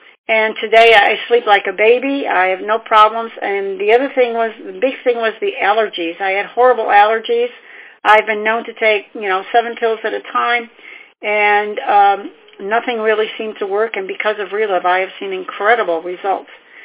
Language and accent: English; Algonquin, Illinois, United States; and I'm from Algonquin, Illinois.